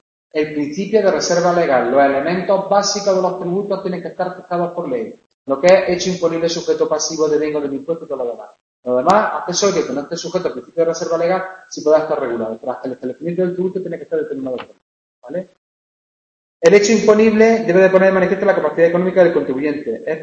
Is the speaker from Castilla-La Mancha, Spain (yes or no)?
no; Jaén, Andalusia, Spain; Soy de Jaén los dos, ¿no?